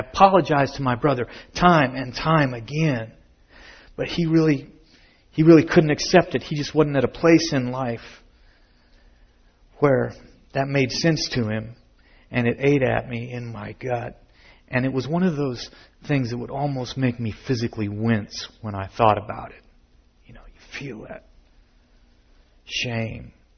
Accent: Manhattan, Kansas, United States; My brother Paul and I grew up in Manhattan, Kansas. That was our home.

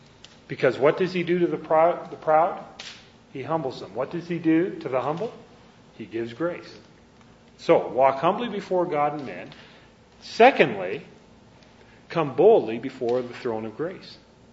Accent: Canada; moved away as an adult; now in United States; I'm a Canadian, and we moved down to the States in 1966 for a year of training, and I guess we're slow learners because we've never gone back to Canada.

